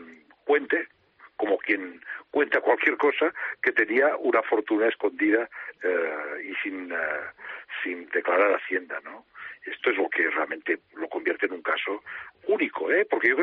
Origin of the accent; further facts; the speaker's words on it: Catalonia, Spain; como ciudadano catalán que soy, y como ciudadano que me siento identificado en grandes en sus grandes líneas con muchas cosas del catalanismo